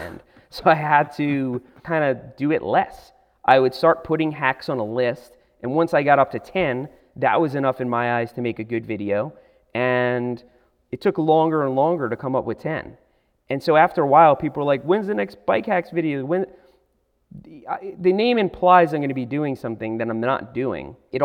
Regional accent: New York, United States; also born or lived in Miami; You know, growing up in New York, it was really cold.

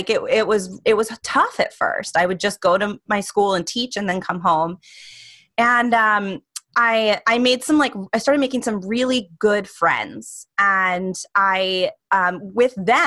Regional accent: Baltimore, Maryland, United States; Well, I grew up in Baltimore, and I come from a long line of entrepreneurs.

